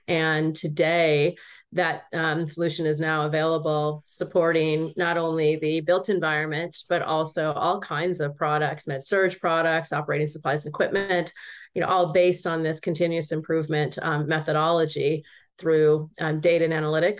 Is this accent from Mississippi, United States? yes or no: no; Oregon, United States; I was raised in Oregon